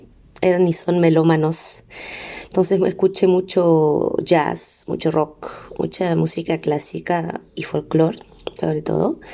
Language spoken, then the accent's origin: Spanish; Valparaíso, Chile; now in Toulouse, France; soy cantante. Actualmente vivo en Toulouse. Vengo de Valparaíso, Chile.